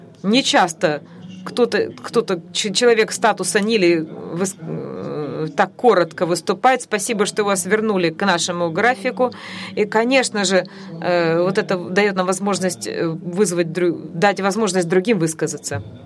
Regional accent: Sydney, New South Wales, Australia; now in Mogadishu, Somalia; Я вырос в Сиднее, в Австралии. Сейчас я живу в Могадишу

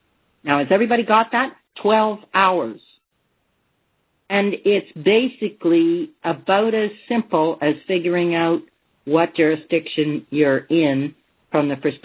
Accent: Canada; I'm speaking as a Canadian here

